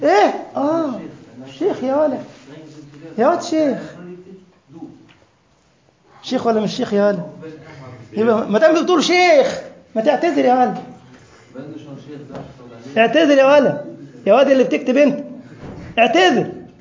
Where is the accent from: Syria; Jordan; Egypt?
Egypt; اذكر ان احد مدراء المدارس عندنا في مصر، وكنت ادرس في مدرسه قطاع خاص تربيه اسلاميه ومواد شرعيه